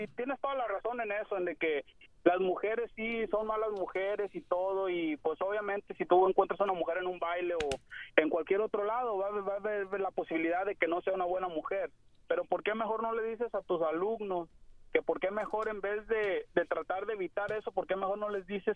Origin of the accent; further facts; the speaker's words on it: Mexico; Yo soy mexicano.